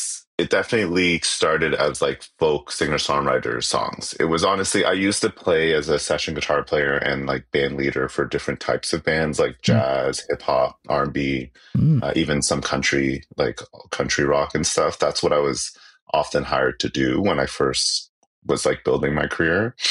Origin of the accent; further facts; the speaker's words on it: Canada; because I grew up mostly in Canada. So my language for talking to bandmates and producers and stuff is generally English.